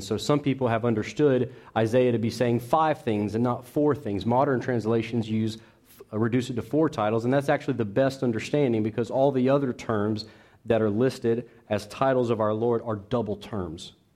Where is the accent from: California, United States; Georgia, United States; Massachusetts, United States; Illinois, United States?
Georgia, United States; Macon; Growing up in Macon, Georgia, my church made these big banners.